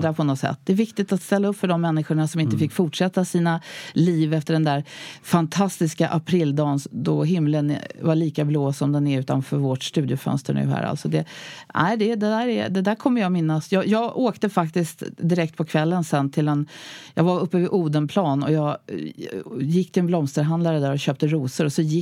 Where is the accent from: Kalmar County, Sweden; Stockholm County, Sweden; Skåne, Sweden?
Stockholm County, Sweden; Stockholm; Och jag tänker, min älskade hemstad. Jag är ju 6:e generationen infödd stockholmare.